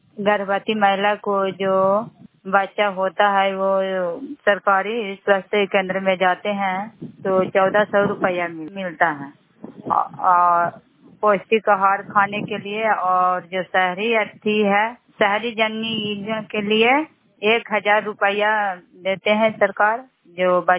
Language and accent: Hindi; Bihar, India; नालंदा जिला कराई ब्लॉक का निवासी हूँ।